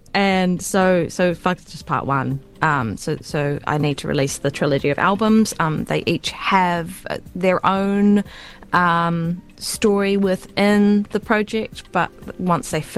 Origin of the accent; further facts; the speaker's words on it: Dunedin, Otago, New Zealand; Oh, well, it's my hometown.